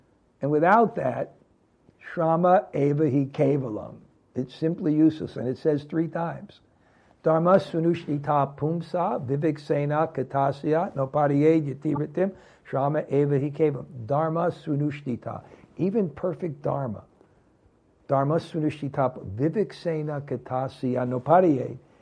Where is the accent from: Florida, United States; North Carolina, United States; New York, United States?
New York, United States; Brooklyn; Growing up in Brooklyn, I never saw a cow.